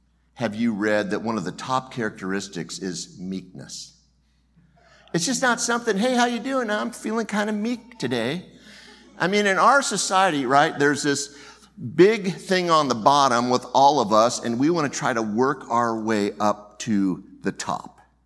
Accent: California, United States; You know, I grew up in California, and I remember the Hell's Angels.

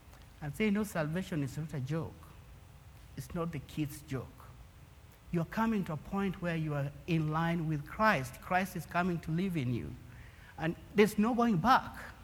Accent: Kenya; born there; So, back home, I was born in Kenya, for those who don't know.

